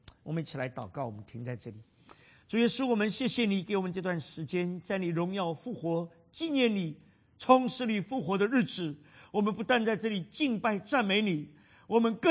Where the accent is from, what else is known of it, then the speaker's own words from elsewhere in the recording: China; 我说：“姐夫啊，我们中国人巴不得把孩子送去美国，你们全家在中国。”